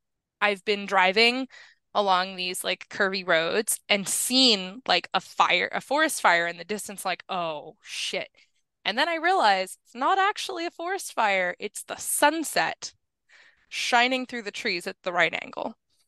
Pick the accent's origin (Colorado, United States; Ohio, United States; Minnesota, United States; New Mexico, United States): New Mexico, United States; I grew up in New Mexico where forest fires are a major issue